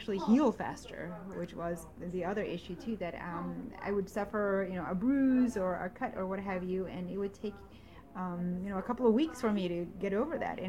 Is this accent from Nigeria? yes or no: no; El Salvador; I'm originally from El Salvador.